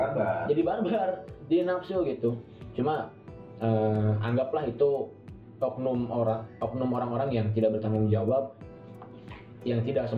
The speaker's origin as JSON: {"language": "Indonesian", "region": "Java", "country": "Indonesia", "said": "walaupun gue orang asli Jawa dan bukan orang Papua gitu"}